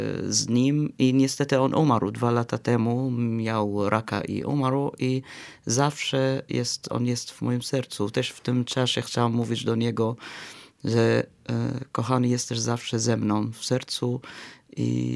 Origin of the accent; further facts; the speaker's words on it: Damascus, Damascus Governorate, Syria; Polish is a second language; mamy też tradycję, że spacerujemy przez wszyscy kościoły tam u nas w Damaszku.